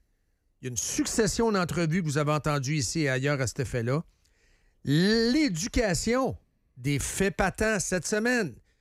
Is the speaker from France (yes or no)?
no; Quebec, Canada; On est des Québécois.